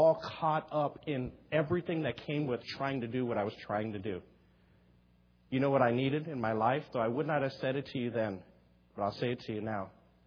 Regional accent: Texas, United States; I grew up in South Texas. Grew up as a teenager who loved the game of basketball with all my heart.

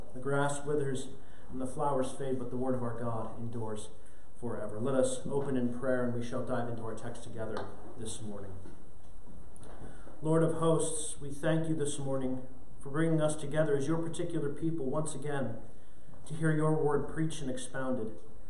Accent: Southwest, United States; Growing up in the American Southwest, it becomes sort of part of your everyday experience to wake up, look out your window, and you see mountains in the distance.

